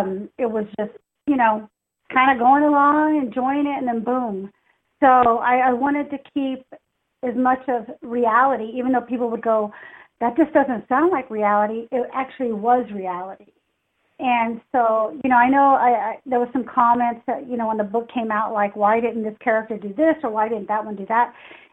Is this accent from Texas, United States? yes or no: yes; San Antonio, Texas, United States; I am originally born and raised in San Antonio, a military wife, and somehow we managed to stay in San Antonio all but maybe 7 years of a 31-year career.